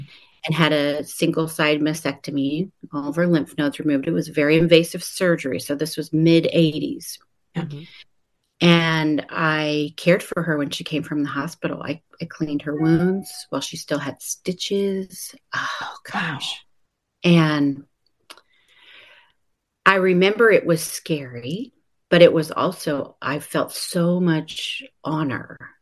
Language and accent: English; Indiana, United States; I'm from Southern Indiana.